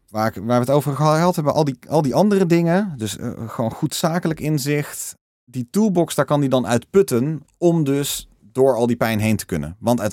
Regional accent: Netherlands; also born or lived in United States; vooral wij als Nederlanders, denk ik, hebben een unieke positie hierin

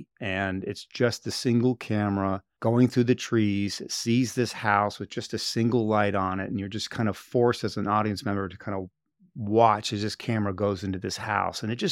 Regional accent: Sarasota, Florida, United States; Well, I grew up in Sarasota, Florida, on basically an island key called Lombok Key. Spent most of my childhood there, kind of being a little bit of a beach bum

